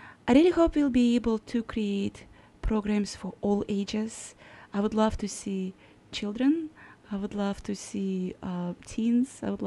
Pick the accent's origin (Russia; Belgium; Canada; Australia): Russia; Saint Petersburg; now in Alaska, United States; I am from St. Petersburg, Russia, originally. I've been living in Alaska for over 16 years by now